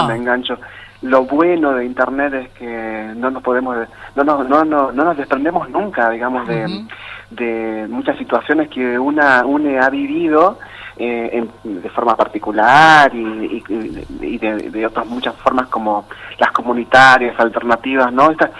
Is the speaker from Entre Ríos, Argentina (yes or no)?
no; Tartagal, Salta, Argentina; cada vez que puedo vuelvo a los sonidos de la radio pública ahí en mi pueblo, en Tartagal.